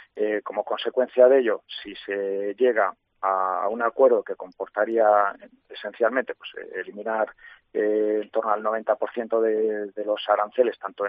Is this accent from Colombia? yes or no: no; Castile and León, Spain; En sentido contrario, pues, como castellano-leoneses también